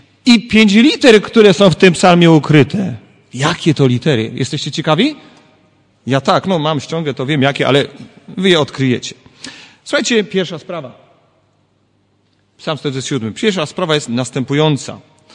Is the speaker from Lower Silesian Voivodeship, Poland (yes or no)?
no; Kraków, Lesser Poland, Poland; born there; jako Kraków z urodzenia przypominam sobie takie sytuacje, że tramwaje, wiecie, w Krakowie jeżdżą